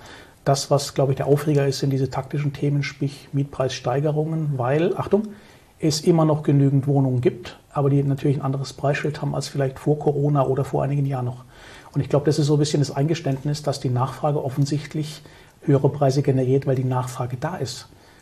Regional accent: Southern Germany, Germany; ich bin aus Süddeutschland, dort haben wir schon so ein paar städtische Lagen

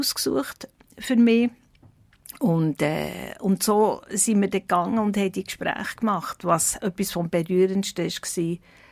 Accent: Switzerland; Die Einsamkeit ist bei uns in der Schweiz einfach riesig.

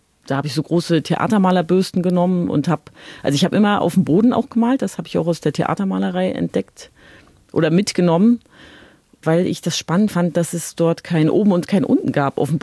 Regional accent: East Germany, Germany; ich bin in der DDR geboren und aufgewachsen und habe ja so ein ganzes politisches System oder das ganze Gesellschaftssystem zusammenbrechen sehen.

